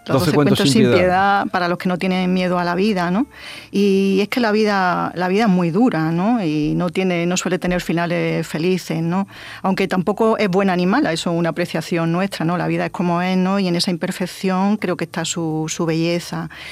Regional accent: Jaén, Andalusia, Spain; Porque es un homenaje a Jaén, un homenaje a mi tierra, ¿no?

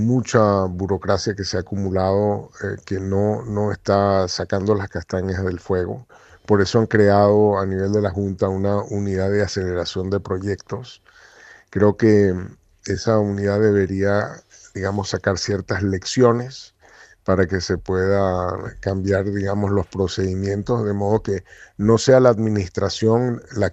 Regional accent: Venezuela; Yo como venezolano obviamente la veo con envidia

